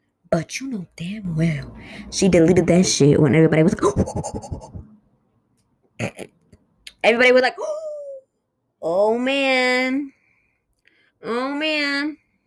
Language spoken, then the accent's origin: English; New York, United States; again, like I said, I'm from New York, and literally when … was alive, I would listen.